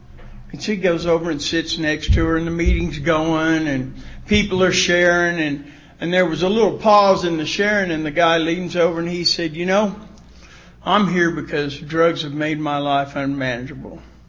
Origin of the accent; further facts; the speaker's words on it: Oklahoma, United States; I'm from Oklahoma. Don't make me talk like this, by the way.